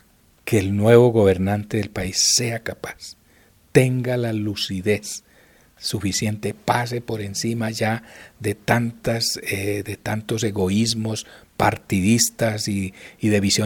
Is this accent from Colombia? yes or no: yes; Bogotá, Colombia; los más afectados somos los bogotanos.